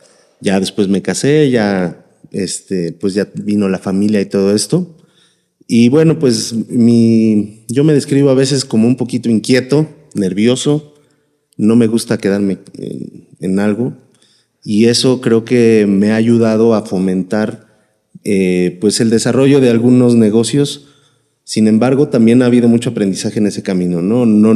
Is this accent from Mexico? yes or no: yes; Puebla, Mexico; Yo soy de la ciudad de Puebla.